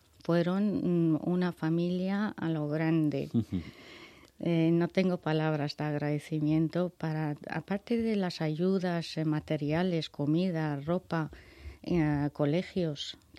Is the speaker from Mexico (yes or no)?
no; Iran; moved away; En mi caso salí de Irán en 1980.